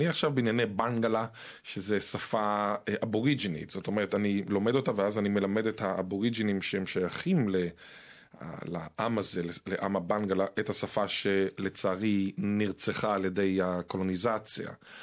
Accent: Eilat, Southern District, Israel; אני גדלתי באלת

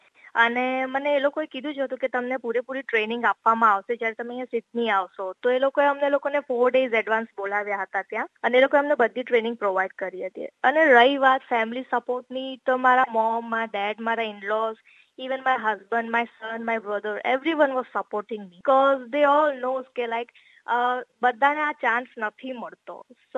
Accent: Surat, Gujarat, India; moved away as an adult; now in Perth, Australia; હું સુરતથી આવું છું, બેઝિકલી ગુજરાતી છું … હું સુરતથી 2009 ઓસ્ટ્રેલિયા આવી. મેં સુરતમાં બેચલર ઇન કોમર્સ કમ્પ્લીટ કર્યું

